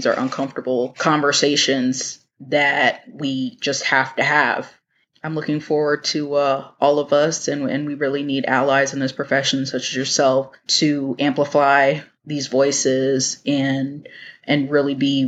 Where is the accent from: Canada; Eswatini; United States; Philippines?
United States; we as a people, you know, we as American citizens, and speaking for myself and my culture, we as Black people are very resilient